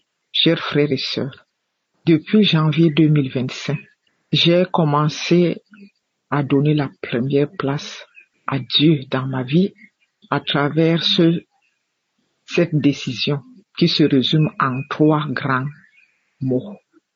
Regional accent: Cameroon; je suis une Camerounaise vivant au Cameroun

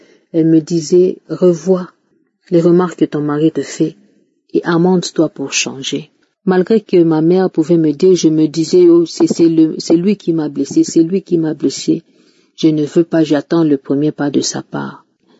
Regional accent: DR Congo; je suis une Congolaise de la République démocratique du Congo.

